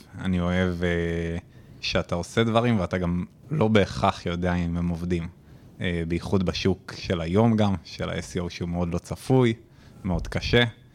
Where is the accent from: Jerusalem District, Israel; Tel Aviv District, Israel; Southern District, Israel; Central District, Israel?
Central District, Israel; Rishon LeZion; now in Pardes Hanna, Israel; אמא שלי מאשקלון, אבא שלי היה מגבעתיים, אבל... אני במקור מראשון הולדתי, הייתי עד גיל 12. Okay. עם העלייה לכיתה זין עברתי לפרדס חנה